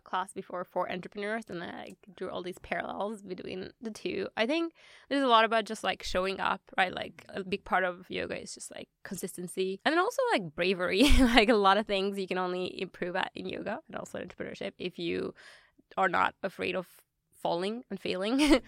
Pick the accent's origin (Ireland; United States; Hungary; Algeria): Hungary; English is a second language; also born or lived in Chile; I was born and raised in Hungary.